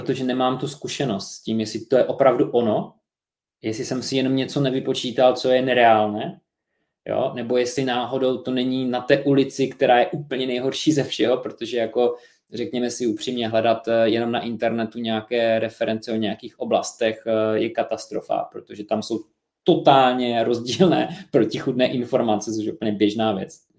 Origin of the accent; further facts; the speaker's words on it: Moravia, Czechia; něco třeba na severní Moravě, odkud pocházím